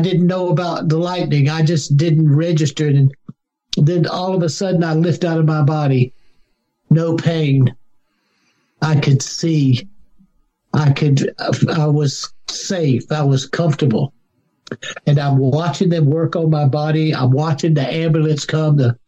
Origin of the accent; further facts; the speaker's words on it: South Carolina, United States; I'm from South Carolina. Growing up in the 50s in South Carolina, everybody goes to hell down here.